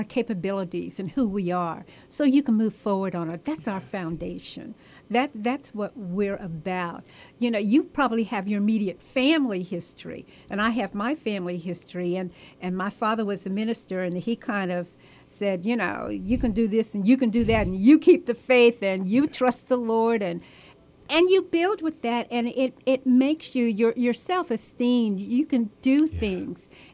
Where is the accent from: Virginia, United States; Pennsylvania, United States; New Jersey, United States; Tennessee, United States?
Pennsylvania, United States; Pittsburgh; moved away as an adult; now in Augusta, United States; Well, as I shared with you, I am from Pittsburgh, Pennsylvania. Really a little city outside of Pittsburgh, about 40 minutes outside of Pittsburgh, but all my adult life I spent in Pittsburgh.